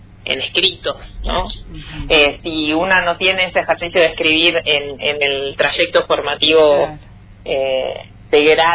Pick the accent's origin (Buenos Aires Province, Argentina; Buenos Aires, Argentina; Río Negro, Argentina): Río Negro, Argentina; Ingeniero Jacobacci; born there; also born or lived in Neuquén / Cipolletti; sí, nací en Jacobacci